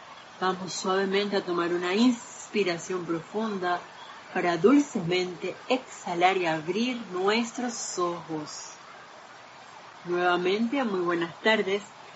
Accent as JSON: {"language": "Spanish", "country": "Panama", "said": "Yo también soy de aquí de Panamá."}